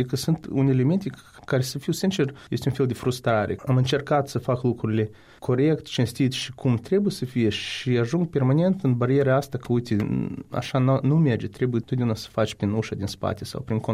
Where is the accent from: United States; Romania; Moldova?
United States; Florida; Eu sunt din Florida, din statul Florida, și atunci se putea de votat numai la Washington, la DC.